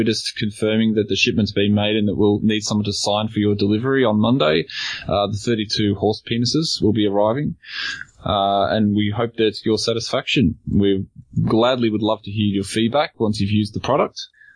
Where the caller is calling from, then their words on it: Western Australia, Australia; We're calling from Western Australia.